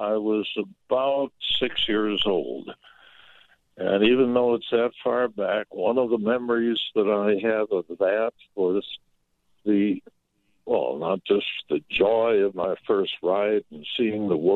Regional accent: Clintonville, Wisconsin, United States; also born or lived in Green Bay; Well, although I was born in Green Bay, I grew up in Clintonville, Wisconsin.

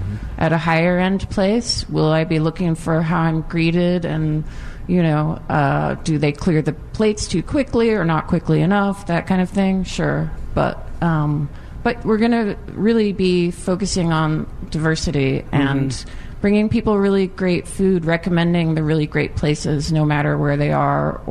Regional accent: Seattle, Washington, United States; I grew up here in Seattle on Capitol Hill with a grandmother who raised Angus cattle out in eastern Washington.

